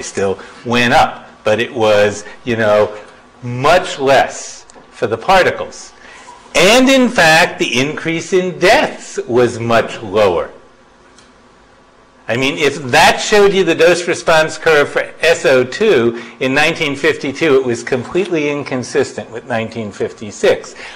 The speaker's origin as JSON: {"language": "English", "town": "Boston", "region": "Massachusetts", "country": "United States", "said": "And now I'm from Boston."}